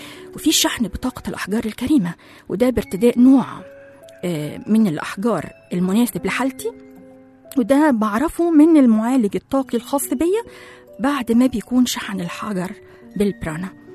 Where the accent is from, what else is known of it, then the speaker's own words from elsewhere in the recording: Egypt; يعني زي ما بنقول عندنا في مصر تقعد وتحط رجل على رجل